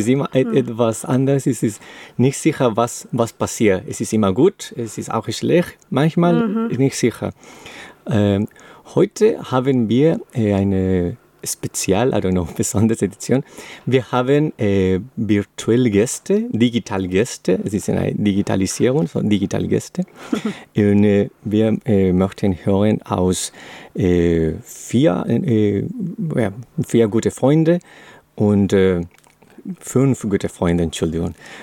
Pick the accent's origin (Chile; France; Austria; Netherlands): Chile; German is a second language; now in Germany; Ich komme aus Chile, ich bin Chilene, normalerweise ich sage das, aber mein Vater ist aus Peru, ich wohne in Deutschland, ich spreche Deutsch, Englisch, ich habe ein bisschen in Spanien studiert